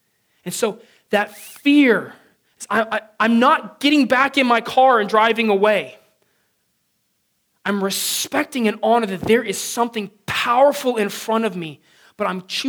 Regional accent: San Diego, California, United States; I grew up in San Diego, and there we surf.

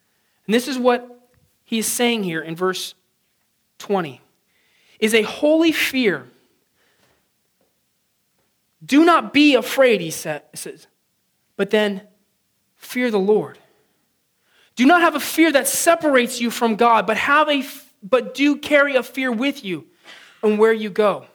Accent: San Diego, California, United States; I grew up in San Diego, and there we surf.

